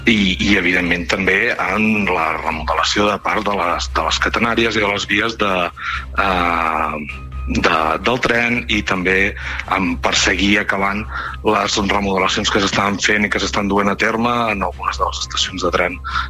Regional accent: Palamós, Catalonia, Spain

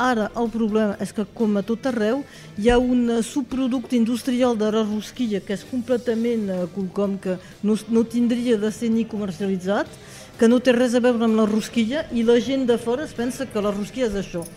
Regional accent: Occitania, France; Ah, sí, perquè jo sóc del Vallespí.

